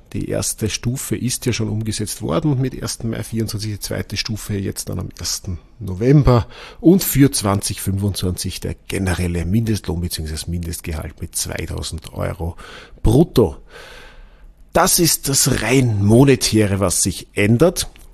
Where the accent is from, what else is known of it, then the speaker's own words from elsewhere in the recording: Austria; dann war schon die Wahl, zumindest bei uns in Österreich, Nationalratswahl 2024.